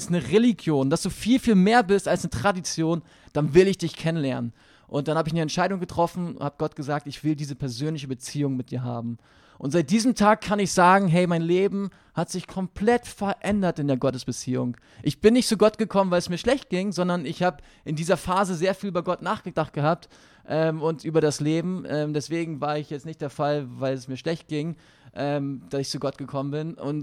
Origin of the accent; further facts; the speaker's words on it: Northern Germany, Germany; ich bin aufgewachsen in Norddeutschland auf dem Dorf und ich hatte eine richtig, richtig gute Kindheit.